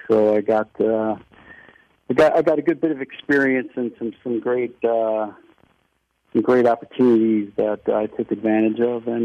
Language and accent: English; Long Island, New York, United States; My father introduced me to it growing up on Long Island, him being of Croatian descent.